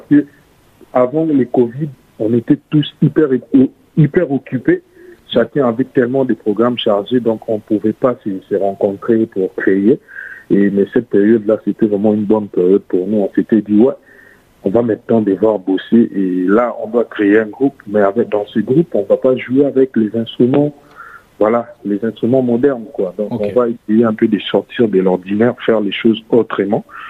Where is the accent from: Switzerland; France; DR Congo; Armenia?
DR Congo; Kinshasa; un sérieux problème d'électricité à Kinshasa, chez nous au Congo.